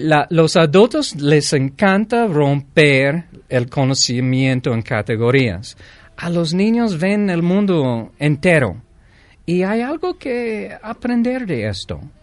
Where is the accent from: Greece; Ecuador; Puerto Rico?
Greece; now in San Miguel de Allende, Mexico; yo soy griego, tengo ciudadanía de Grecia.